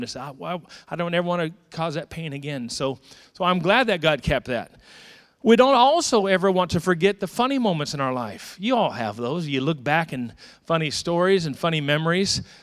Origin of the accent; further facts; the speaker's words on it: Bakersfield, California, United States; I'm born and raised in Bakersfield, BHS driller.